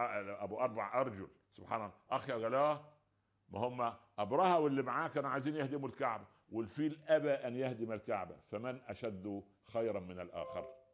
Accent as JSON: {"language": "Arabic", "country": "Egypt", "said": "فمعذرة في المثل العامة عندنا في مصر مثل جميل"}